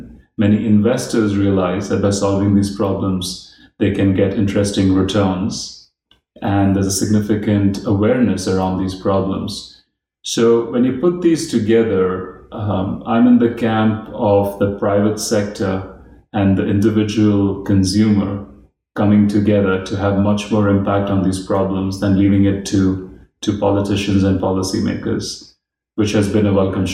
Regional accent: India; also born or lived in Kerala; I was born in Kerala, but never really lived there, except visit and vacations. My dad was an engineer, and my mother was a homemaker. And we grew up all around India.

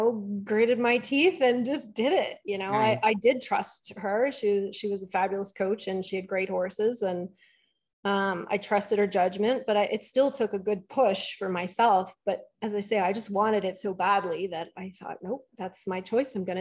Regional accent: Etobicoke, Ontario, Canada; also born or lived in Loretto; I grew up in Etobicoke. When I was also 18, my parents and I moved out of the city and we bought our first farm, and it was near Loretto, near Alliston.

